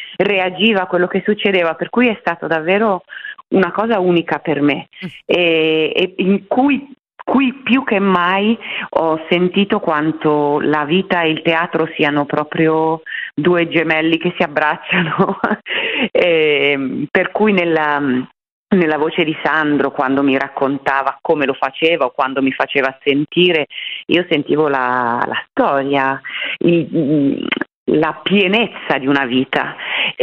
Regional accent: Milan, Lombardy, Italy; il fatto che io sono milanese.

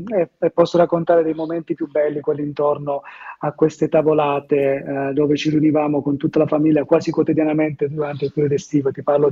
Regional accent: Gioia del Colle, Apulia, Italy; nel mio paese, Gioia del Colle, in provincia di Bari

